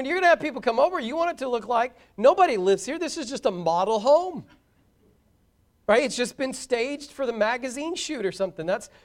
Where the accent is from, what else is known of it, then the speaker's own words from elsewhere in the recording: Braggs, Oklahoma, United States; I grew up in Braggs, Oklahoma. Most of you know where that's at.